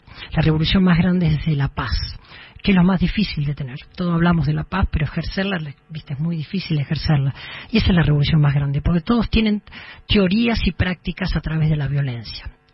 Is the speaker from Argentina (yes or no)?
yes; Mercedes, Buenos Aires Province, Argentina; Cerca de mi pueblo … de San Andrés de Giles, yo soy mercedino.